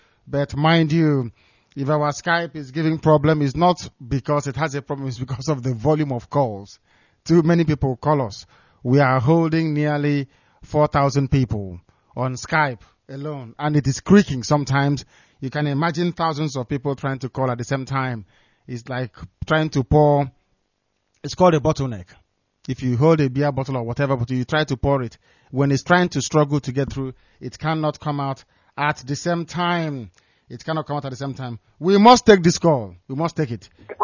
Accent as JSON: {"language": "English", "town": "Afara", "country": "Nigeria", "said": "I used to think, I come from Afara, and I thought I'm the only person from Afara"}